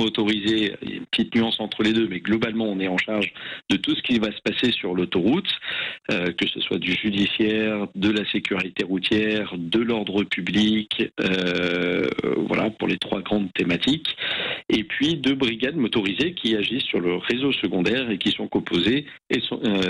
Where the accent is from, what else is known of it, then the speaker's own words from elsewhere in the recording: Grenoble, Auvergne-Rhône-Alpes, France; Je suis grenoblois d'origine.